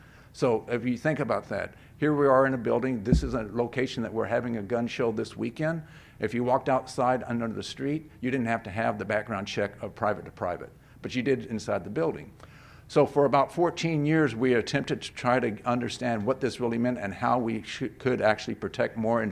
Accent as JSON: {"language": "English", "town": "Sutherland Springs", "region": "Texas", "country": "United States", "tie": "born or raised there", "said": "The one in Texas, which occurred 35 miles from where I grew up in Sutherland Springs."}